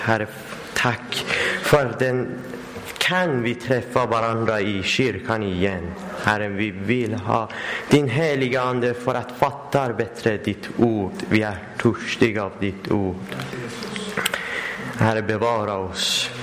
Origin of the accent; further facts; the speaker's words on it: Iran; Swedish is a second language; now in Sweden; Jag kommer från Iran och jag bor i Sverige ungefär 2 år och halv månader och kan inte prata så bra i svenska